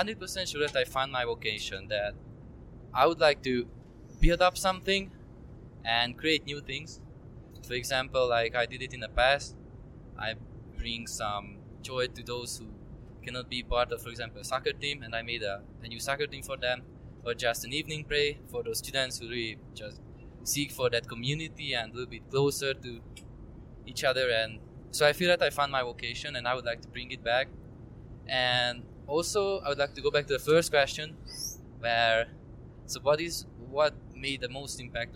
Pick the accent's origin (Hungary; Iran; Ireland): Hungary; English is a second language; now in United States; I came from Hungary, but I'm studying at St. Vincent.